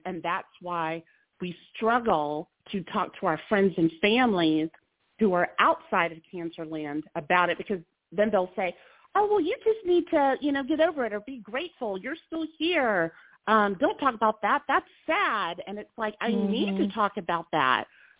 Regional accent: Iowa, United States; born there; I was born in Iowa, y'all. Like, yes, there are black people in Iowa.

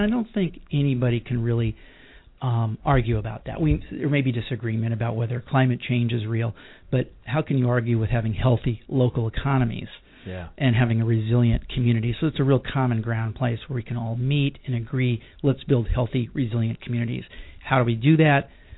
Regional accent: Sebastopol, California, United States; I come from Sebastopol.

